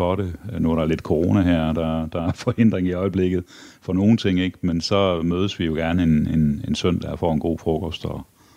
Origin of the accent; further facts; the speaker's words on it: Aarhus, Central Denmark Region, Denmark; Jeg er vokset op i Aarhus.